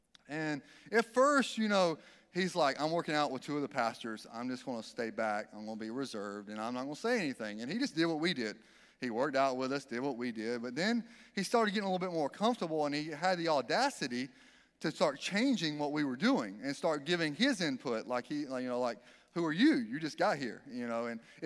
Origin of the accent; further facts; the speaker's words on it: the South, United States; I grew up in the South. Our vegetables are no longer vegetables when we're done cooking them.